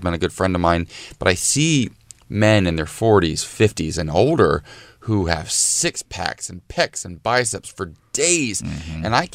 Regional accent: Ohio, United States; I always joke like I'm an Ohio 10. Like I go to my hometown compared to the guys that I graduated with.

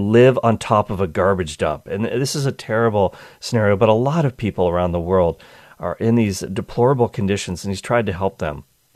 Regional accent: Nova Scotia, Canada; when I was growing up in Nova Scotia

